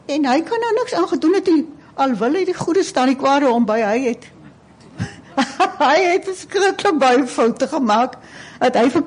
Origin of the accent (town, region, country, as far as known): Doringbaai, Western Cape, South Africa; born or raised there; also born or lived in Lamberts Bay